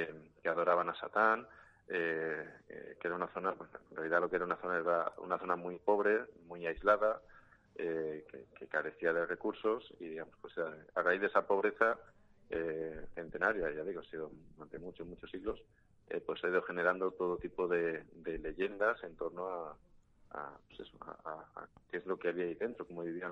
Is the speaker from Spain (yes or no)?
yes; Extremadura, Spain; Yo soy de Sierra de Gata, que estoy muy cerca.